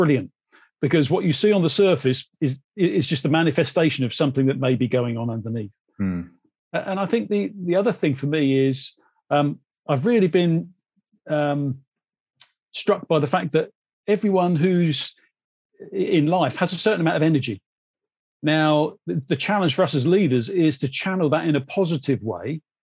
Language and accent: English; United Kingdom; we're terribly British